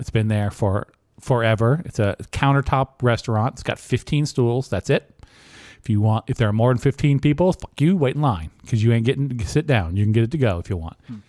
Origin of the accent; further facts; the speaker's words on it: Lynchburg, Virginia, United States; There's two in my hometown, Lynchburg, Virginia. Shout out to the Hilltoppers of EC Glass.